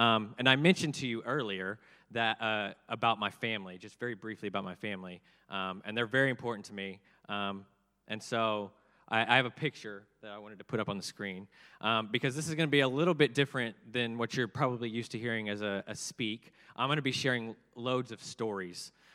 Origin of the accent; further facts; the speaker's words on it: Houston, Texas, United States; accent: American English; I am not from England. I'm from Texas. So pardon my English. It's American English.